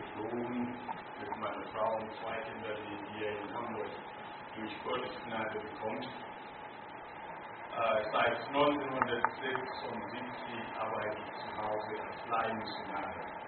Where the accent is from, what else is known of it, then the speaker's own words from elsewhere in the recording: Ghana; German is a second language; moved away; In 1970 gab es in meiner Heimat Militär. Und es war so schlimm in Ghana, dass viele waren weggeflüchtet. Ich bin mit meiner Frau in Hamburg gewesen und wir sind dort 9 Jahre gewohnt.